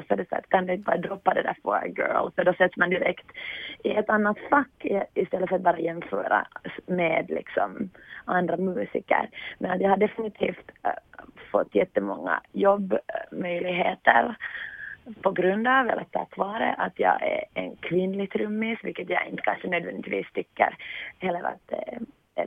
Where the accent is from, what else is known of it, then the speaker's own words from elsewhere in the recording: Finland; Mina kompisar frågar alltid hemma i Finland, men berätta nu om din vardag, vad du gör.